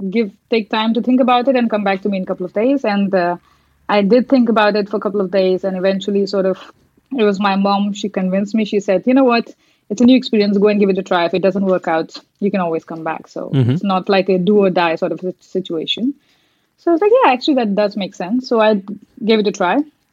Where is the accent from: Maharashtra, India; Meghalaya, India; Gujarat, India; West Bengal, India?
Maharashtra, India; Mumbai; I'm from Mumbai, born and raised.